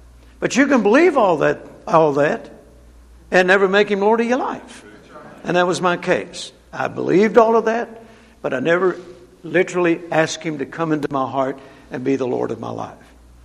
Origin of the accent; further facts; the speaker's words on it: Louisiana, United States; also born or lived in Mississippi; I was born in Mississippi. I grew up in Louisiana, and in both cases in a rural area.